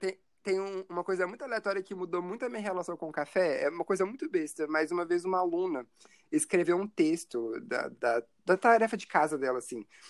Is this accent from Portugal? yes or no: no; Campinas, São Paulo, Brazil; born there; now in Vila Velha, Brazil; eu moro em Vila Velha, mas por um acidente geográfico, eu não nasci aqui. Eu nasci em Campinas, interior de São Paulo. Eu nunca morei lá